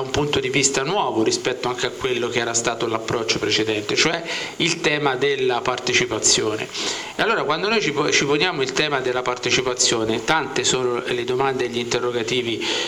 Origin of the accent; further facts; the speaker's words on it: Tuscany, Italy; È una città, lo dico da toscano